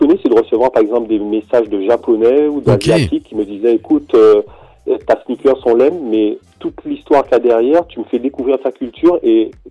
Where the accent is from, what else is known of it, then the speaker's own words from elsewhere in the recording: Guadeloupe; une manifestation chez nous en Guadeloupe qui a plus de 100 ans.